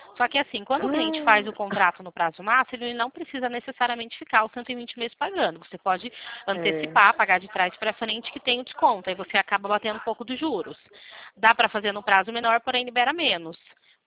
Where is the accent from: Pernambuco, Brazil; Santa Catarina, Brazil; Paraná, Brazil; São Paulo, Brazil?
São Paulo, Brazil; Limeira; Eu sou aqui de Limeira, interior de São Paulo.